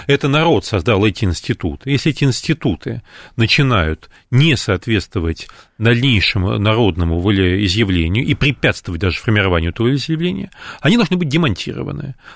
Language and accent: Russian; Astrakhan, Astrakhan Oblast, Russia; Я не москвич. Я не москвич, а астраханец, да.